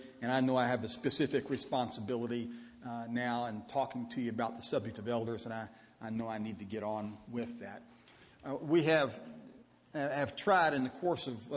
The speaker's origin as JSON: {"language": "English", "town": "Louisville", "region": "Kentucky", "country": "United States", "tie": "born or raised there", "said": "I am from Kentucky. My mother is still living. She lives over in Elizabethtown. I grew up in Louisville and went to school at Moorhead and Eastern, and then preached for several years in Paris, Kentucky."}